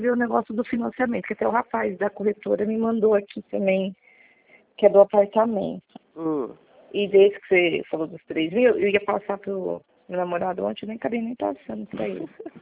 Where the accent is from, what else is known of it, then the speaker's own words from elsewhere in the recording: Santa Cruz das Palmeiras, São Paulo, Brazil; now in Araras, Brazil; eu sou de Santa Cruz das Palmeiras, mas eu estou em Araras porque eu trabalho em Araras.